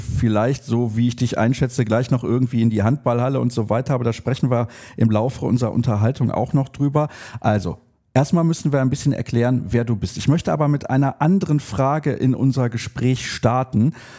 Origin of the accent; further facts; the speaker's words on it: Solingen, North Rhine-Westphalia, Germany; SG Solingen geholt, also dem Ort, wo ich aufgewachsen bin.